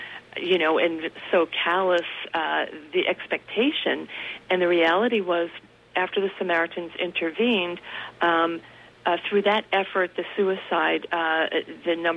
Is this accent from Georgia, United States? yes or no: no; New York, United States; So I'm from the New York area. I came back down here